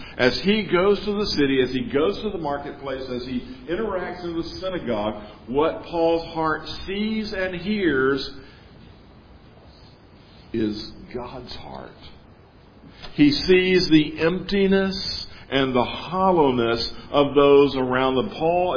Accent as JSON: {"language": "English", "town": "Jackson", "region": "Mississippi", "country": "United States", "tie": "born or raised there", "said": "But I wonder, if I went to my hometown where I grew up, Jackson, Mississippi."}